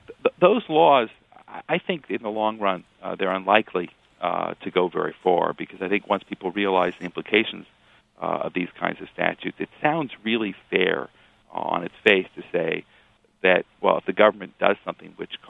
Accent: Urbana, Illinois, United States; certainly I remember being on campus at the time in the 1960s, growing up in Urbana, Illinois

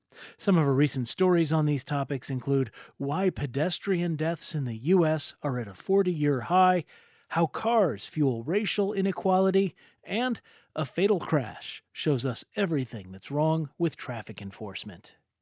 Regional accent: Chicago, Illinois, United States; I grew up in Chicagoland.

